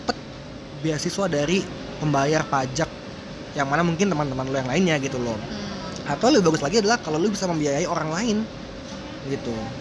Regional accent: Indonesia; Nah, startup ini cuman gua loh orang Indonesianya gitu.

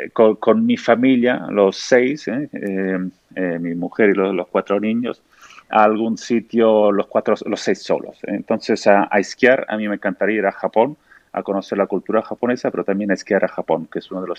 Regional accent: Rome, Lazio, Italy; Spanish is a second language; moved away; siendo italiano te lo digo, pero porque cada vez que vuelvo al aeropuerto de Roma, como ya no vivo en Roma, me siento otra vez en casa.

